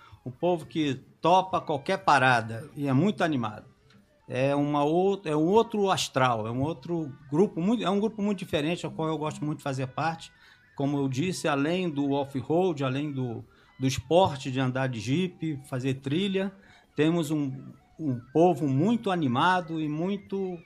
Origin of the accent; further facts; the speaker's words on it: Rio de Janeiro, Brazil; now in Brasília, Brazil; eu sou carioca, moro aqui em Brasília, né? Sou aposentado.